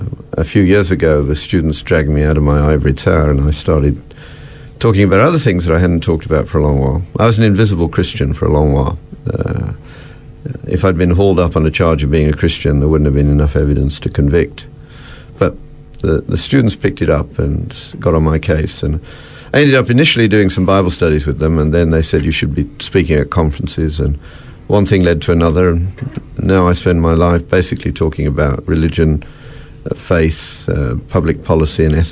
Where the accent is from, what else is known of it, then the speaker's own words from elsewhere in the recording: Birmingham, West Midlands, United Kingdom; Well, I grew up in the UK. I was born in Birmingham to a blue-collar family.